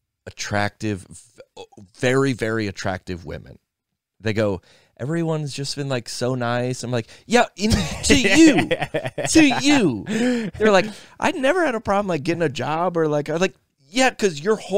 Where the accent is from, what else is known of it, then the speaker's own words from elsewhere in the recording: the South, United States; my dad's a preacher. I grew up in the South. I was homeschooled. I worked at Chick-fil-A.